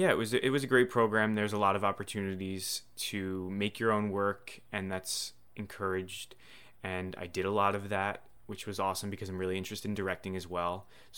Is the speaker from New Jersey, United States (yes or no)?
yes; Totowa, New Jersey, United States; So Montclair State is like 5 minutes from where I grew up. I grew up in Totowa, New Jersey.